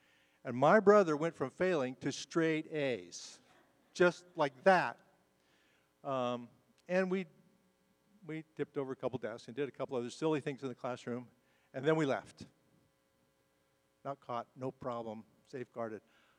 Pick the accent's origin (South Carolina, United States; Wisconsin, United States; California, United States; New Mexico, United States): New Mexico, United States; I grew up in New Mexico. There were six of us kids.